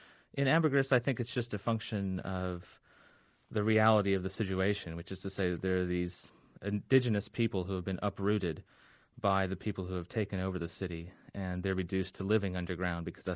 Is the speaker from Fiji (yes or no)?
yes; Fiji; when I was growing up in Fiji